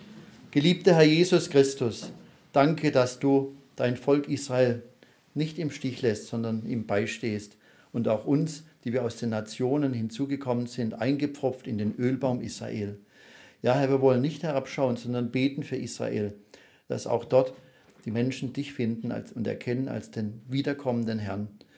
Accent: Baden-Württemberg, Germany; dieses kleine Land, das halb so groß ist wie mein Heimatland, Baden-Württemberg.

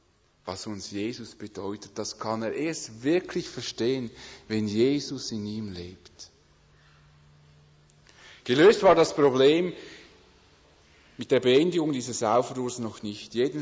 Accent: Switzerland; weil wir als Schweizer uns gewohnt sind, dass wir für unser Recht einstehen

